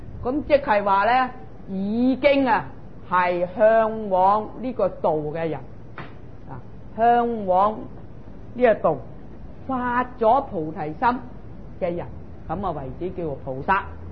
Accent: China; 我哋中国人话：智不立如无陀之舟，无含之马

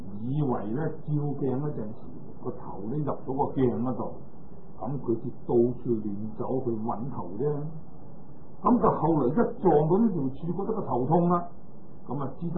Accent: Guangdong, China; 就係我哋廣東人啊

